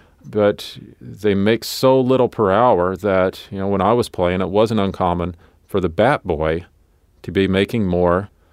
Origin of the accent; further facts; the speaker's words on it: Missouri, United States; So so I did not grow up going to minor league baseball games. I grew up in Southeast Missouri.